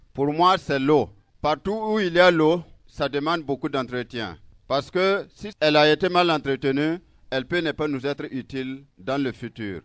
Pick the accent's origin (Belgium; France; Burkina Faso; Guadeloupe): Burkina Faso; Sahel; Je suis né à Soum ici. J'ai grandi à Soum ici.